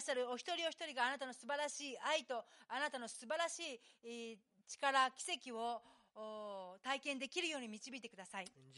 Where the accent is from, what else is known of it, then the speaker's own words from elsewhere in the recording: United States; Japanese is a second language; now in Japan; 私はアメリカの田舎の出身で、本当にもう単純なシンプルな人間なんですね。